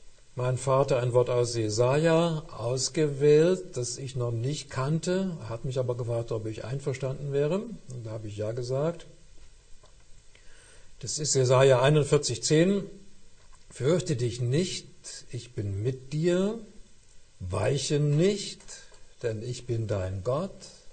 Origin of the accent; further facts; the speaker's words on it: Leipzig, Saxony, Germany; born there; Ich bin ja in Leipzig geboren worden, das ist schon eine Weile her. Mein Vater stammt auch von dort.